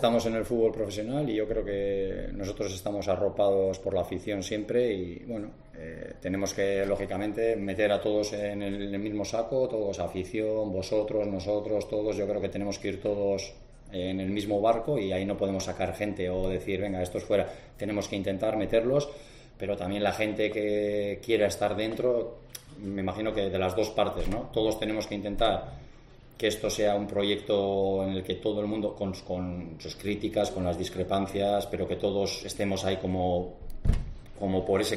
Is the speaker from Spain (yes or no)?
yes; Basque Country, Spain; yo os quiero mucho a todos los andaluces, pero yo soy vasco